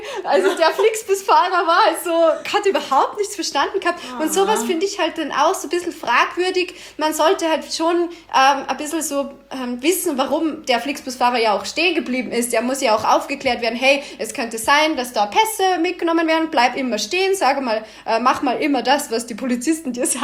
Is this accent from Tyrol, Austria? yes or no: no; Salzburg, Austria; Also ich komme aus Salzburg und muss immer über die Grenze nach München fahren.